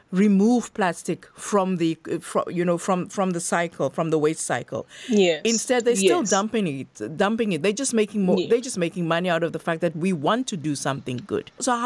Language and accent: English; South Africa; now in United Kingdom; I'm from South Africa.